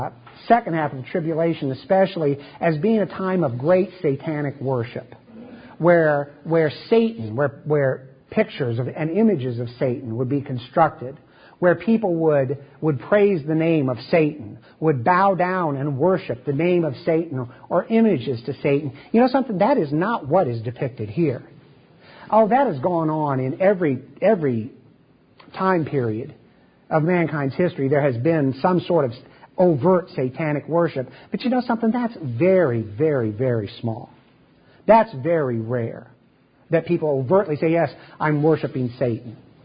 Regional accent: Chicago, Illinois, United States; As I recall being swept away in some of those mobs as I was growing up in the Chicago area.

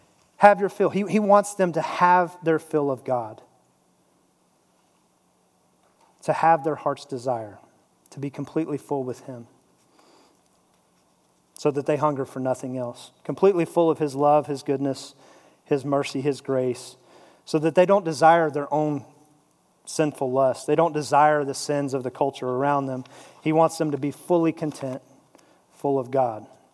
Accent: Lubbock, Texas, United States; Sonny and I have a very important thing in common, a very special bond. We are both from Lubbock, Texas.

